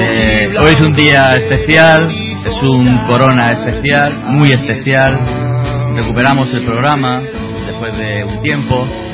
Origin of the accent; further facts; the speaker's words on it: Granada, Andalusia, Spain; como granadino, estar sentado aquí